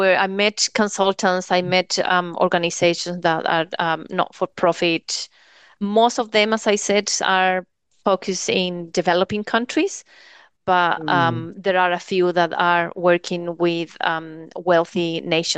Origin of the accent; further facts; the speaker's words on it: New Zealand; saying that I'm from New Zealand?